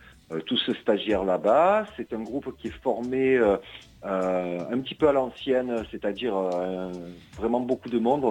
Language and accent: French; Marseille, Provence-Alpes-Côte d'Azur, France